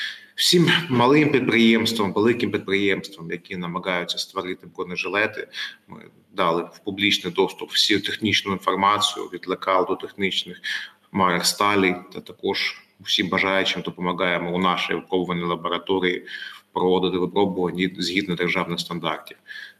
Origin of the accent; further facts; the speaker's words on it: Kharkiv, Kharkiv Oblast, Ukraine; Так, я з Харкова і декілька моїх колег з Харкова